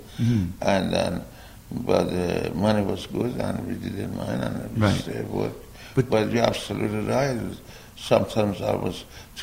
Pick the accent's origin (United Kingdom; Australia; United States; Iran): Iran; English is a second language; I'm from Iran.